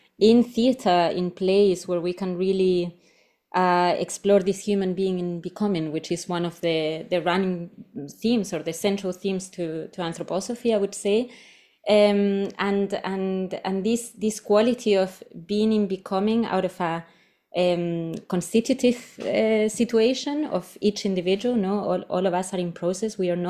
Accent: Spain; English is a second language; moved away as an adult; I would return to Spain, but I loved it so much that I stayed, and I actually never went back to my home country.

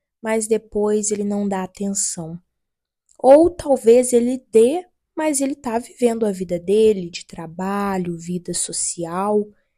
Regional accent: Minas Gerais, Brazil; now in Rio de Janeiro, Brazil; Eu nasci e cresci em uma cidade pequena, em Minas Gerais. Fui morar no Rio de Janeiro.

